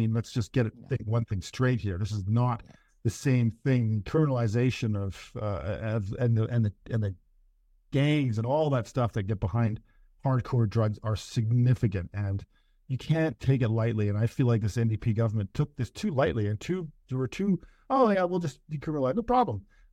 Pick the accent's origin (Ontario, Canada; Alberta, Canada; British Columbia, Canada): British Columbia, Canada; Vancouver; I grew up in Yaletown. We played that park, and it became not safe.